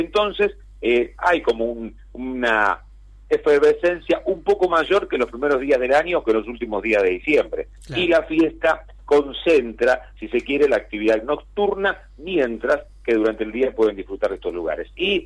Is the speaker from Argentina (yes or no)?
yes; Crespo, Entre Ríos, Argentina; nosotros somos de Crespo, Entre Ríos, acá argentinos.